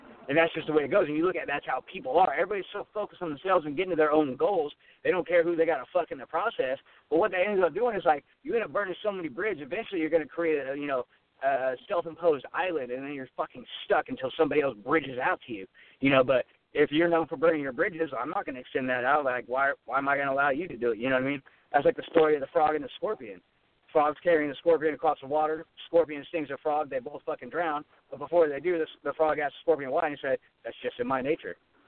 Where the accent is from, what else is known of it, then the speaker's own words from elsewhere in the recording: Sacramento, California, United States; I'm from Sacramento. I didn't even know racism was until I was like 23 years old.